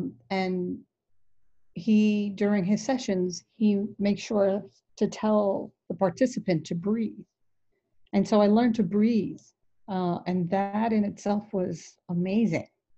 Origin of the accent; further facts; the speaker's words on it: New York, United States; As a New Yorker, it was the furthest thing for me to want to do.